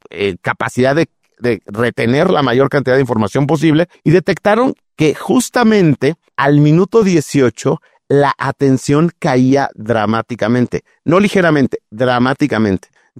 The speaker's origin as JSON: {"language": "Spanish", "country": "Mexico", "said": "soy el único mexicano"}